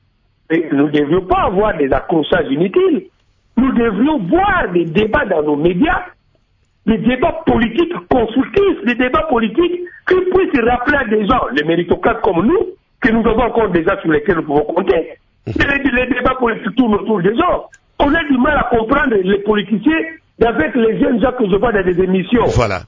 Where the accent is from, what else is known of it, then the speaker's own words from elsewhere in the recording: DR Congo; nous sommes Congolais